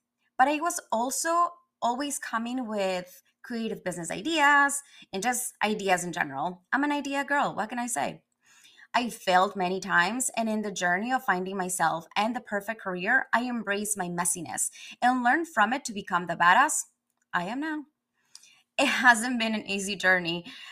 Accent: Ecuador; I was born and raised in Ecuador.

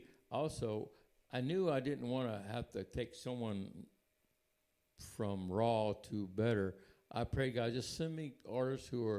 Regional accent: New Orleans, Louisiana, United States; My sister and I grew up in New Orleans.

